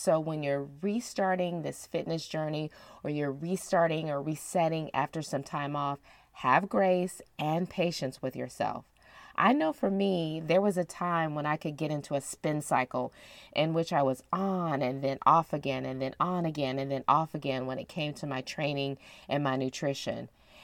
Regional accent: Ohio, United States; At the time I was in Ohio, my hometown, and it was like late October and it was really, really cold.

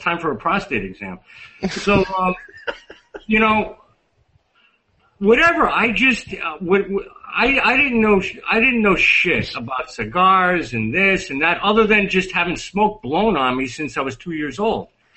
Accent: Connecticut, United States; Well, a little background on myself is I was raised in Connecticut.

